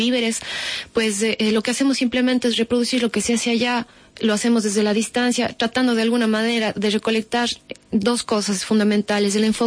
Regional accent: Ecuador; now in A Coruña, Spain; como ecuatoriana y como todos los que estamos desde lejos

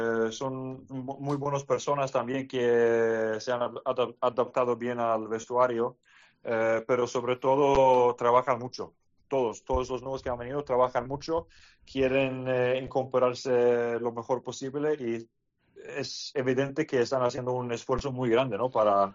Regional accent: Sweden; Y además, siendo sueco, no es cada vez que podemos ir al europeo.

